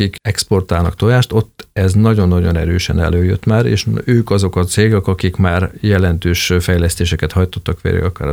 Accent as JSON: {"language": "Hungarian", "country": "Hungary", "said": "Mint magyarok mindig egy picit le vagyunk késve Európai Uniótól"}